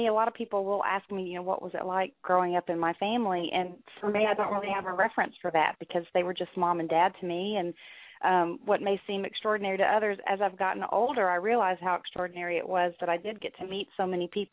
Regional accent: Tennessee, United States; also born or lived in Florida; I was born in Florida, but we moved when I was only 2 years old to Tennessee, and I lived in Tennessee until I graduated high school.

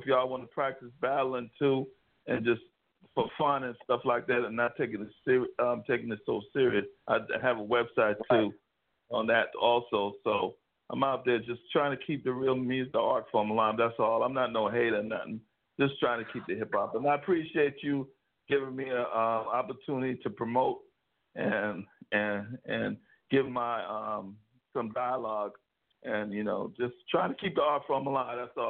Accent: San Francisco, California, United States; I'm from San Francisco.

